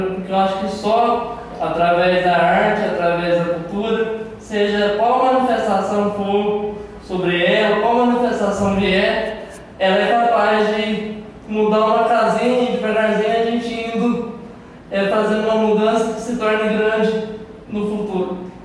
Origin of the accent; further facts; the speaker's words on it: São Sebastião do Paraíso, Minas Gerais, Brazil; born there; Nasci aqui mesmo em São Sebastião do Paraíso. Tenho 23 anos